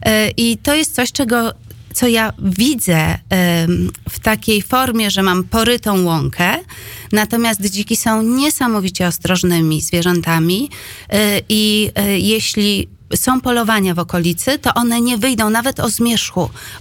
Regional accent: Warsaw, Masovian Voivodeship, Poland; ja się wyprowadziłam z centrum Warszawy i wychowałam się w Warszawie

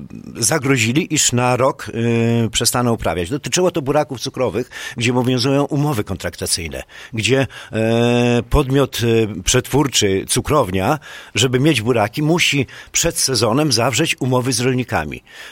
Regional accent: Podlaskie Voivodeship, Poland; U nas na Podlasiu mleczarstwo

